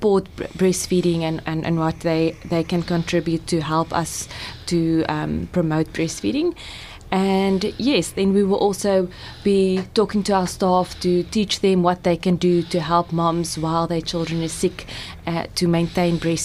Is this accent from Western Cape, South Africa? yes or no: yes; Cape Town, Western Cape, South Africa; Before that, I worked in Upington, a small town up in the Northern Cape. But I grew up in Cape Town, so that's why I'm back.